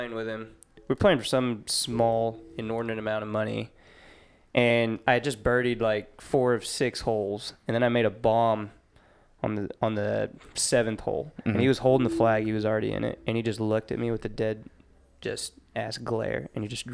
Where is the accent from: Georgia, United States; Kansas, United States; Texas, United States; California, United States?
Texas, United States; Katy; I grew up in Katy. I played at River Ridge out in Sealy, Texas growing up.